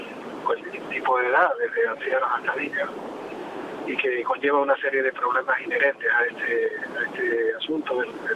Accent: Canary Islands, Spain; moved away; Yo soy canario. Mucho año fuera, pero canario.

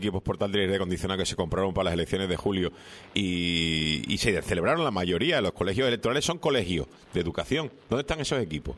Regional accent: Seville, Andalusia, Spain; yo estudié en Sevilla, yo nací en Sevilla y fui al colegio en Sevilla

